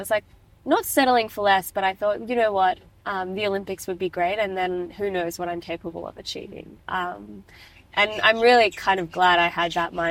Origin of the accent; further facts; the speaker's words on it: Sydney, New South Wales, Australia; growing up in the Sydney 2000 aftermath with Ian Thorpe, Susie O'Neill as like my idols